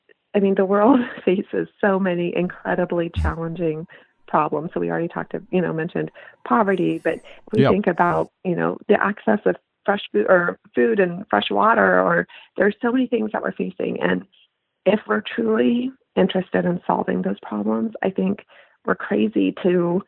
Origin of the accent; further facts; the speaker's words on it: Nebraska, United States; growing up in Nebraska, I went to a, you know, a public high school